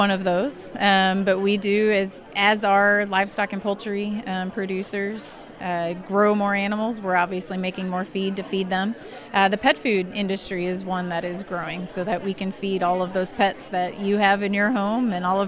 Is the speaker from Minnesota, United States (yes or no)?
yes; Fairmont, Minnesota, United States; I'm born and raised in Fairmont, Minnesota. My family raised hogs there.